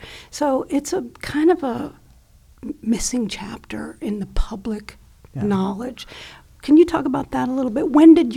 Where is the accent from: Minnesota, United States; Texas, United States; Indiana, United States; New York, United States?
Indiana, United States; I'm going to tell you, I grew up in Indiana, Northwest Indiana.